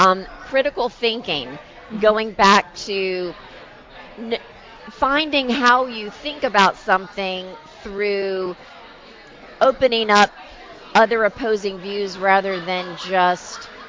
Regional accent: the South, United States; We're from the South.

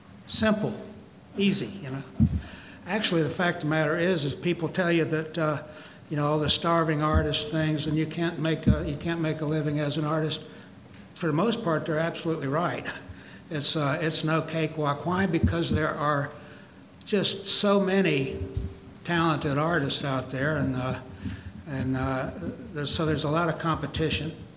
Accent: York, Pennsylvania, United States; in my hometown, my stomping grounds, you know. I was raised in York

